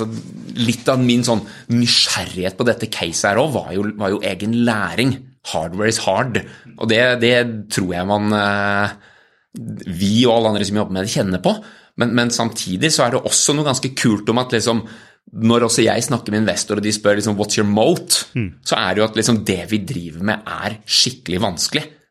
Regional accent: Oslo, Norway; Jeg kommer fra Oslo

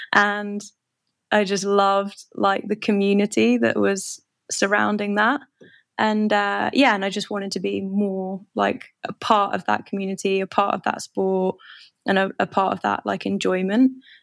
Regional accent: England, United Kingdom; I grew up in England and how did I kind of connect with the mountains?

